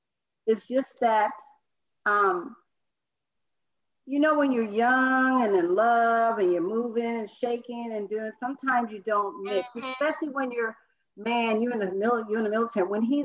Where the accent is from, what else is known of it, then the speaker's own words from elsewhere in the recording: San Francisco, California, United States; I'm actually from San Francisco, though.